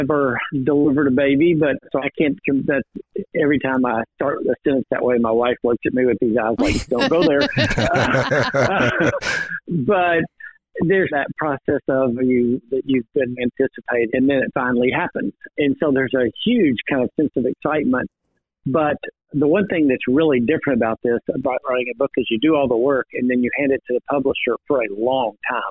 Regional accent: Knoxville, Tennessee, United States; I grew up in Knoxville. I had a brother and sister.

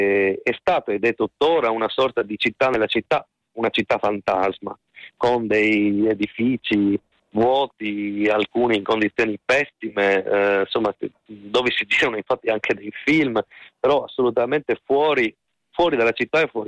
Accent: Trieste, Friuli-Venezia Giulia, Italy; noi, io sono triestino, sì. siamo una città di mare oppure no?

